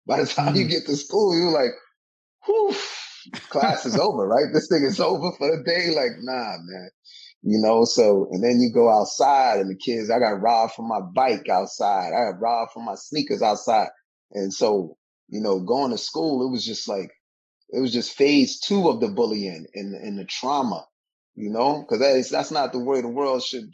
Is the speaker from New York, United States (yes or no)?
yes; Brooklyn, New York, United States; Growing up in Bushwick, and not to say that the teachers that I had there weren't good teachers, you know, but it was a different kind of experience because they did not look like me.